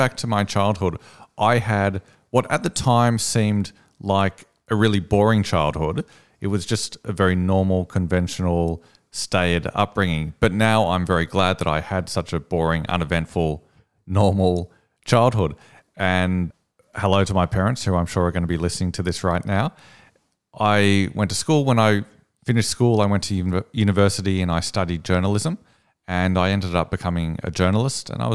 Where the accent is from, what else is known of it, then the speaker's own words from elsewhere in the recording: Sydney, New South Wales, Australia; I'm from Sydney.